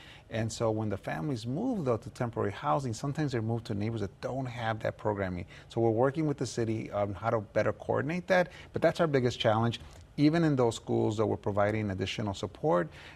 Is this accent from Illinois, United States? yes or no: yes; Chicago, Illinois, United States; I'm an optimist. I'm a Chicago kid. You know, I grew up in Chicago. I know the politics.